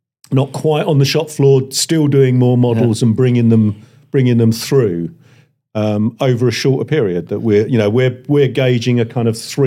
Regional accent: Australia; as an Aussie

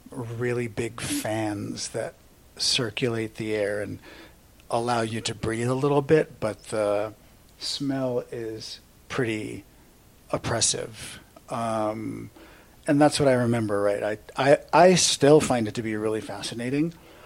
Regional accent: Manila, Metro Manila, Philippines; born there; So I was born in Manila, Philippines.

